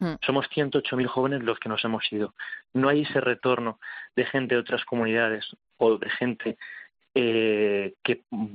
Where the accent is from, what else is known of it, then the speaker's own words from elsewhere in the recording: Castile and León, Spain; cuando acudo a mi tierra, a Castilla y León, ver lo que sucede